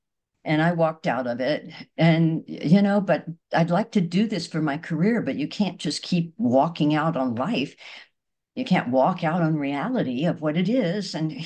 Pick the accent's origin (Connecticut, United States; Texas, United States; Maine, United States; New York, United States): Texas, United States; which, growing up in Texas, I can tell you, nowhere is really nowhere.